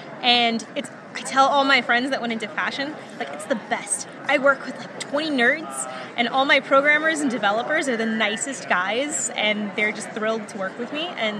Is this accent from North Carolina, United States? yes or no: yes; North Carolina, United States; now in Las Vegas, United States; I'm originally from North Carolina.